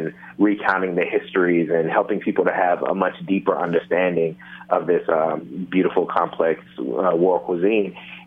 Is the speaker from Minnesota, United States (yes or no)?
no; Memphis, Tennessee, United States; I grew up in Memphis, Tennessee, and have, you know, my family historically has roots in rural Mississippi, where we actually own farms